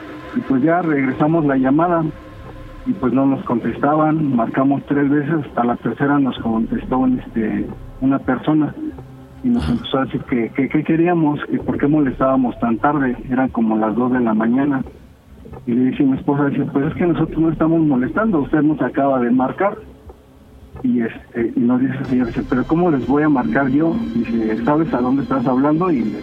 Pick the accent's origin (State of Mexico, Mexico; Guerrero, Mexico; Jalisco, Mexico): State of Mexico, Mexico; Atizapán; Y Atizapán.